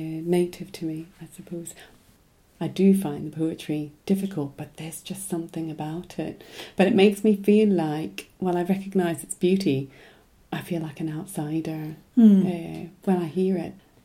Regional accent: Australia; now in United Kingdom; As an Australian living in Scotland with Scottish children and a Scottish partner

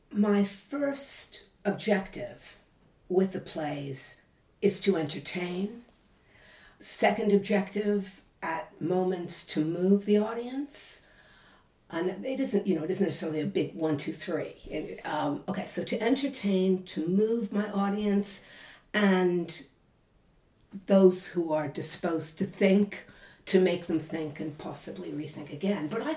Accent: London, United Kingdom; I've been here most of my life. And basically, I'm a Londoner.

